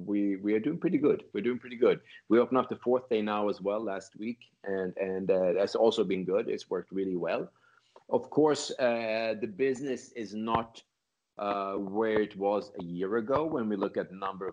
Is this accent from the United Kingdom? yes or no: no; Sweden; also born or lived in Finland / United States; I was born in Finland. I grew up in Sweden. I lived here for a few years.